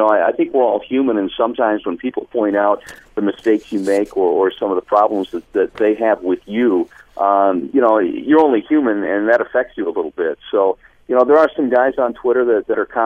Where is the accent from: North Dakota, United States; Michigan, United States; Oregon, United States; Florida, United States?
Michigan, United States; Detroit; it's a dream come true for me as a native Detroiter to be able to do games for my hometown team.